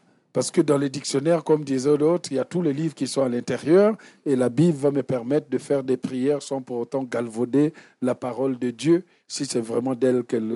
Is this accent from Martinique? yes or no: no; Republic of the Congo; born there; je suis africain, je suis né au Congo-Brazzaville